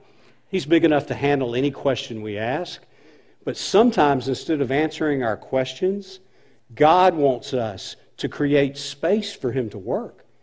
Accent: Alabama, United States; I grew up in Alabama in the 60s, and I saw so much social injustice. Man, it was a very racially charged time.

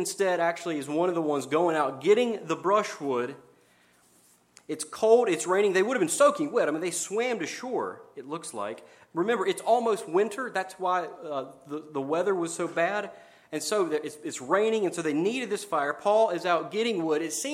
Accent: Georgia, United States; I'm from Georgia. Maybe it's legal there. And if you want an example, in Kentucky, by golly, we have one.

